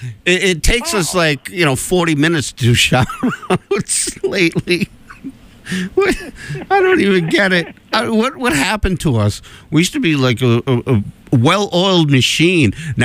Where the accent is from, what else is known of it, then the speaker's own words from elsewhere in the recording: Ireland; I don't know anything either. I'm Irish. I don't know anything.